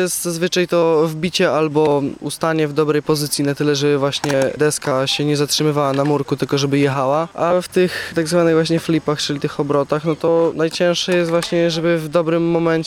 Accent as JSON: {"language": "Polish", "region": "Warmian-Masurian Voivodeship", "country": "Poland", "said": "jestem spod Olsztyna."}